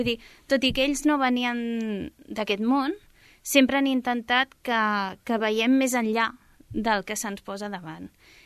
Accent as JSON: {"language": "Catalan", "town": "Sabadell", "region": "Catalonia", "country": "Spain", "tie": "born there", "said": "Vaig néixer a Sabadell."}